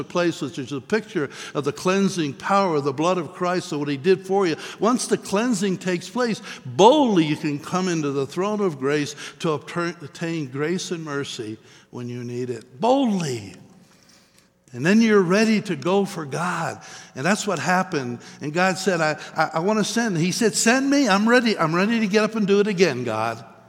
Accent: Pennsylvania, United States; In 1971, I was invited to Colorado for the first time. Never been here before. I'm from Pennsylvania. I was in California at the time.

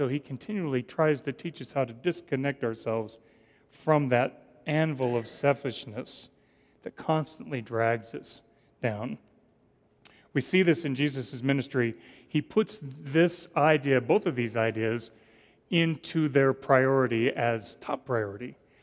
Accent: Israel; And at first I was like, no … from Israel.

